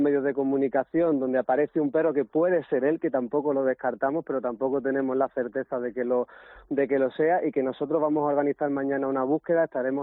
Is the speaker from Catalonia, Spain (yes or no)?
no; Málaga, Andalusia, Spain; porque yo soy de Málaga y no soy de la zona.